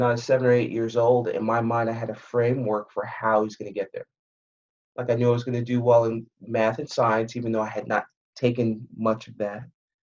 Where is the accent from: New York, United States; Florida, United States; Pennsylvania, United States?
New York, United States; Bronx; I was born and raised in the Bronx. So in a place called Co-op City, to all my Co-op Cityites out there, what's up?